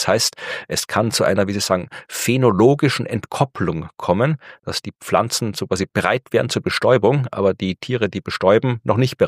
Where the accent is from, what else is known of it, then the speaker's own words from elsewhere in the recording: Lower Austria, Austria; da, wo ich herkomme, die Wachau, dieses Flusstal, ein Stückchen westlich von Wien, so ein schönes, sehr, sehr schönes Stück entlang der Donau. Da haben wir sehr viel Wein und sehr viel Obstbau, vor allem Marillen, also Aprikosen.